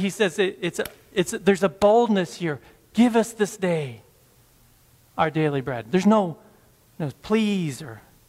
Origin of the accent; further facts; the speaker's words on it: United States; And I have to really catch myself as an American not to say, oh, please or thank you to my Chinese friends